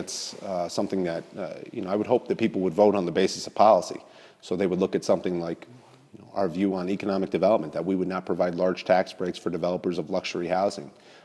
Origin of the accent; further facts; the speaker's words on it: Albany, New York, United States; The fact that I was born and raised in Albany